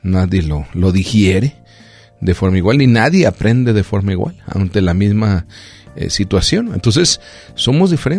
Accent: La Barca, Jalisco, Mexico; Yo recuerdo, estaba chico y había una vecina allá en La Barca, donde yo nací.

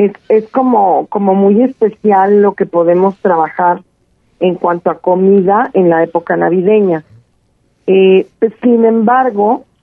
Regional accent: Mexico City, Mexico; como tú sabes, yo soy de la Ciudad de México.

